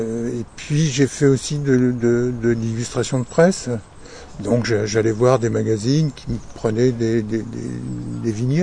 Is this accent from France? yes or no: yes; Île-de-France, France; also born or lived in Marrakech, Morocco; Puis après, on est rentré en France et on était dans la région parisienne.